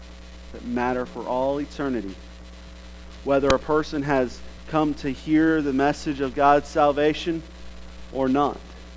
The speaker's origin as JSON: {"language": "English", "town": "Jacksonville", "region": "Florida", "country": "United States", "tie": "born or raised there", "said": "I grew up in Jacksonville"}